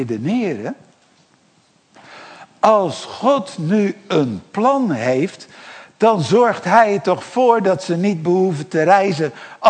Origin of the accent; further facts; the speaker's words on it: Rotterdam, South Holland, Netherlands; We woonden in Rotterdam. Nou, kan je zeggen, als Rotterdammer is Dordrecht natuurlijk helemaal niks.